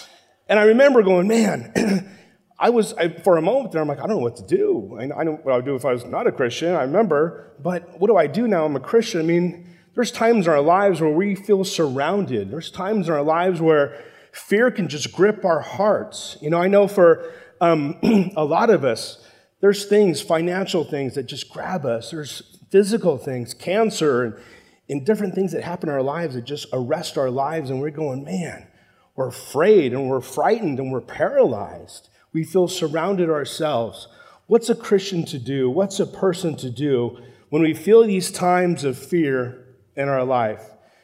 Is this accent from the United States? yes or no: yes; Los Angeles, California, United States; And I'm from South LA area, and so life is a little different there than it is here.